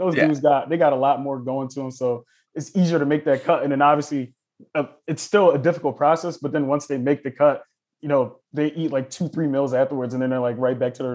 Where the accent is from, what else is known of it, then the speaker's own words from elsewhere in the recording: Elkins Park, Pennsylvania, United States; I grew up in Philly, so I grew up in this area called Elkins Park. So it's probably like about 30, 40 minutes from Temple University, give or take.